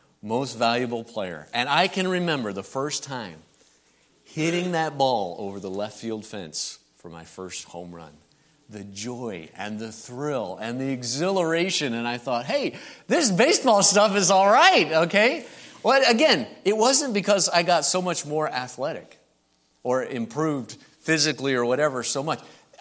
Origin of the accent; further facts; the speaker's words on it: Indiana, United States; now in Chattanooga, United States; Now, I mentioned I grew up in Indiana. They only have you and you up there. But down here, when I got married and my wife down here in Chattanooga, well, I learned a new dialect and I learned some new words.